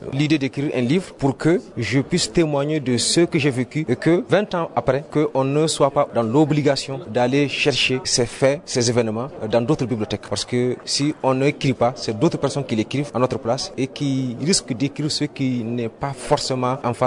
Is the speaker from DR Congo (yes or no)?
no; Mali; en tant que citoyen malien, en tant que malien résident, ayant vécu cette crise, j'ai témoigné de ce que j'ai vu, tout simplement.